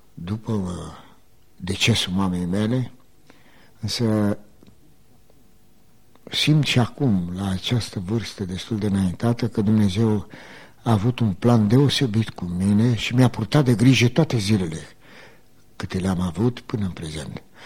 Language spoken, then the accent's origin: Romanian; Alba Iulia, Alba County, Romania; born there; m-am născut în Alba Iulia din părinți creștini, baptiști